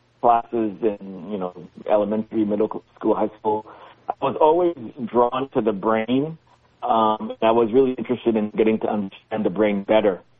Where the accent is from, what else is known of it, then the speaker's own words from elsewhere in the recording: New York, United States; So, yeah, I grew up right here in the Hudson Valley. I grew up in Rockland County, went to the East Ramapo schools